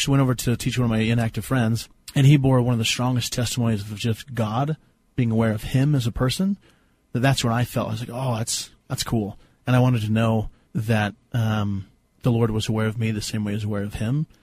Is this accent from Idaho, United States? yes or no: yes; Idaho, United States; Like, I grew up in Idaho, and I've never been a person who was ever did anything like major drugs or gangs or.